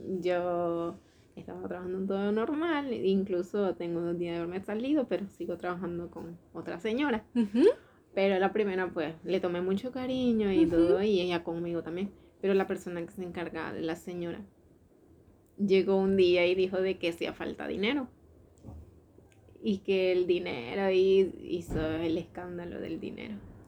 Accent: Nicaragua; now in Seville, Spain; En Nicaragua, pues, solo si te conozco, te saludo.

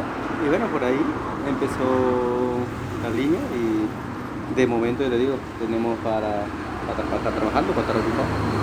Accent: Chiclayo, Lambayeque, Peru; Yo soy de Perú, de Chiclayo, del norte, la ciudad de la amistad.

